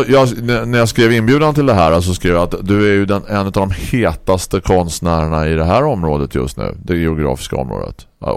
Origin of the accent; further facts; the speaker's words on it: Östergötland, Sweden; accent: östgötska; Du hör väl att jag pratar östgötska till exempel?